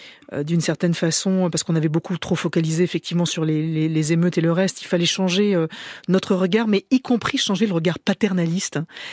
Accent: Le Perreux-sur-Marne, Île-de-France, France; moi aussi, j'ai grandi en banlieue, mais j'ai grandi au Perreux-sur-Marne

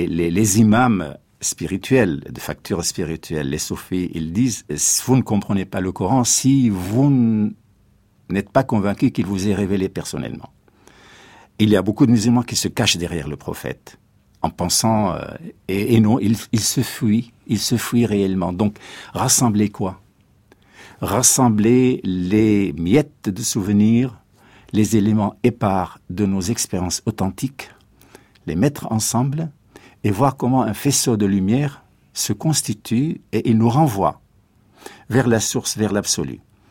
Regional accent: Syria; J'étais éduqué en Syrie, mon pays d'origine.

